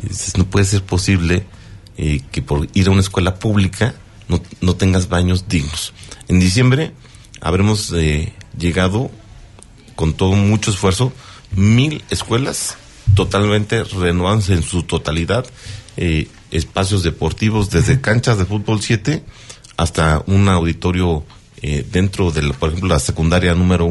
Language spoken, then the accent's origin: Spanish; Mexico; más bien unirnos como mexicanos